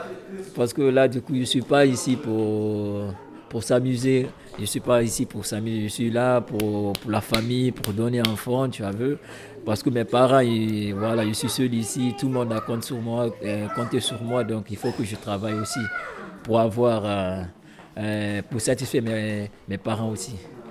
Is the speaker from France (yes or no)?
no; Conakry, Guinea; born there; là où je suis né, à Conakry